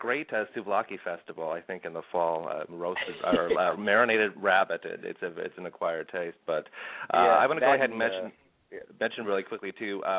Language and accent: English; Priestville, Saskatchewan, Canada; I'm from Priestville, Saskatchewan, originally. Priestville is about 45 minutes from Humboldt.